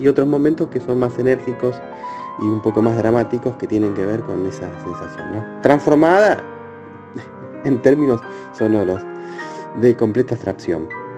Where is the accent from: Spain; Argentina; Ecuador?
Argentina; Rosario, Santa Fe; como siendo rosarino de una ciudad que tiene un río